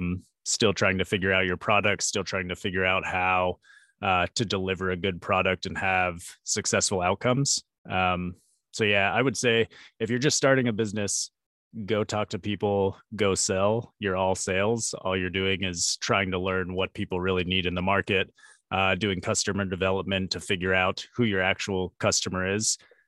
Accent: Midland, Texas, United States; I grew up in Midland, Texas. So middle of nowhere, all that's out there is oil and high school football.

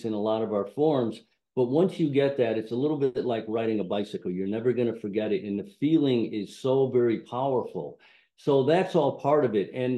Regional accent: Connecticut, United States; now in Arizona, United States; I'm from Connecticut originally. I'm living out in Arizona now.

